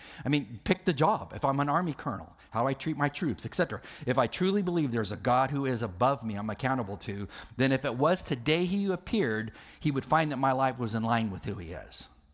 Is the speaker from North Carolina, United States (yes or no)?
no; California, United States; I'm from California. I have friends who preach in board shorts, rainbow sandals, tank tops.